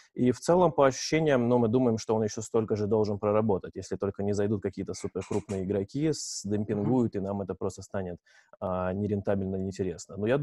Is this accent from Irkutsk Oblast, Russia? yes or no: no; Novosibirsk, Novosibirsk Oblast, Russia; now in Moscow, Russia; мне 26 лет, я с Новосибирска, из России, но я уже полтора года живу в Москве.